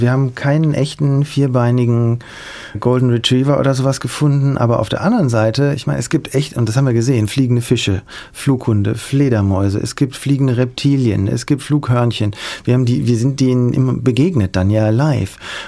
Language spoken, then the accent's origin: German; North Rhine-Westphalia, Germany; also wenn man aus dem Rheinland kommt, ich komme ja aus der Köln-Bonner Bucht, da haben wir lange gelebt, das ist eine sehr diesige Gegend.